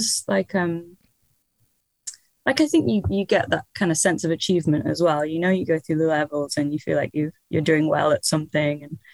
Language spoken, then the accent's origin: English; Stockport, North West England, United Kingdom; I grew up in Stockport, which is near Manchester. It's very grey, very of concrete.